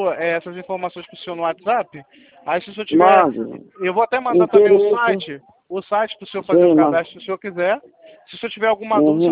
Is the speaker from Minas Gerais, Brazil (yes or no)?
no; Rio de Janeiro, Brazil; Sou do Rio